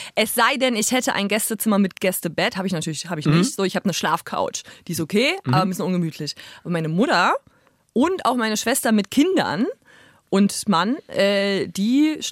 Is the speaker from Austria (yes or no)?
no; Saxony-Anhalt, Germany; ich komme ja aus Sachsen-Anhalt, also Sachsen, der ehemaligen DDR.